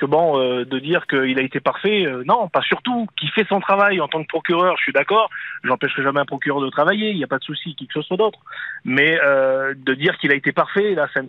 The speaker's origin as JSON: {"language": "French", "country": "France", "said": "on n'est pas exempt, on est français"}